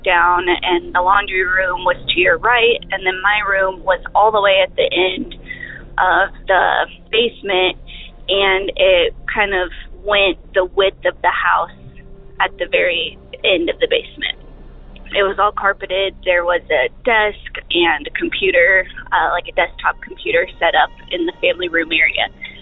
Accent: St. Joseph, Missouri, United States; So I grew up in St. Joseph, Missouri

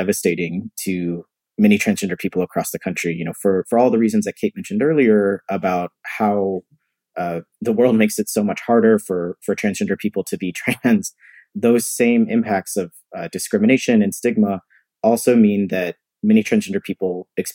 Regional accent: Missouri, United States; So here in my home state of Missouri

